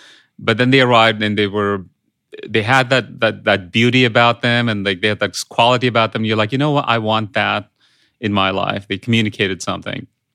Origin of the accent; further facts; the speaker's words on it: India; English is a second language; I grew up in India as a child of American pop culture. In fact, that's how I learned English. Like, I didn't learn it at schools.